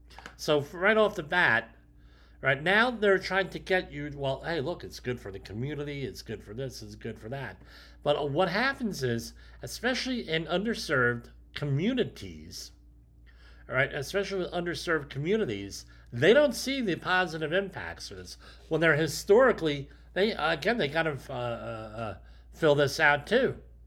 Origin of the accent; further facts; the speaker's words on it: New York, United States; also born or lived in New Jersey; I'm from New Jersey. I'm from Rockland County, New York.